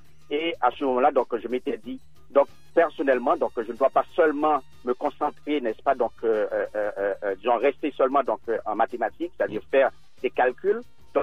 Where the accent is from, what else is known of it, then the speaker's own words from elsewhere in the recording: Saint-Marc, Artibonite, Haiti; Je suis originaire de Saint-Marc, une ville du département de la Tibonite en Haïti.